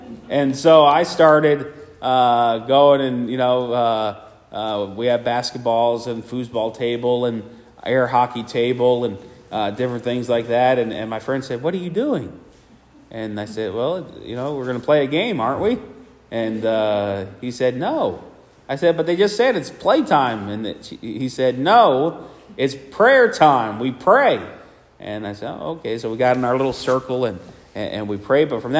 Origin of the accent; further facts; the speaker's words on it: Philadelphia, Pennsylvania, United States; I'm thankful for the church I grew up in there in Philadelphia.